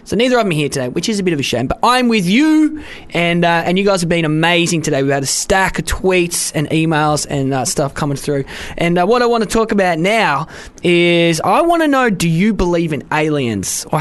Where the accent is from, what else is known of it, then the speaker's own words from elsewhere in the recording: Australia; when I was growing up in Australia, and at this point we did live in an area that was about an hour out of the city